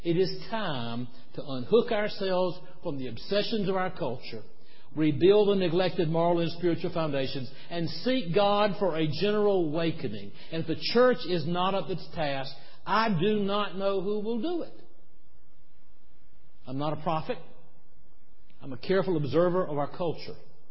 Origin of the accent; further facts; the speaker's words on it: South Carolina, United States; Now, as growing up in South Carolina, you know, the Baptist kids had these little envelopes